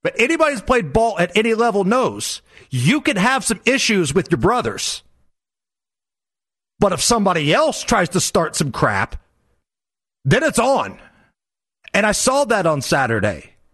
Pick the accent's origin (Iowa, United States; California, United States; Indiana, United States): Indiana, United States; Indianapolis; I grew up in the Peyton Manning era in Indianapolis, so I know what it's like to kind of get comfortable when you're having a run of success.